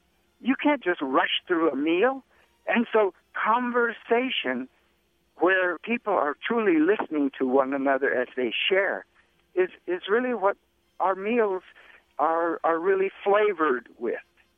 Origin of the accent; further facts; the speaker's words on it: Laguna, New Mexico, United States; And so for me, growing up on the Laguna Reservation and growing up primarily, I was really... blessed to be with my grandma and my grandpa at their sheep camp.